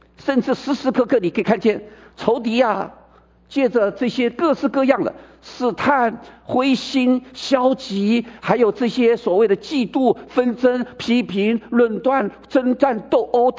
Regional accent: China; 我们中国人讲说日有所思夜有所想

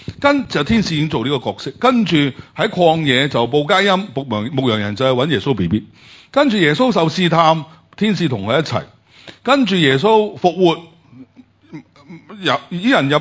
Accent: China; 即是我们中国人的文武百官。

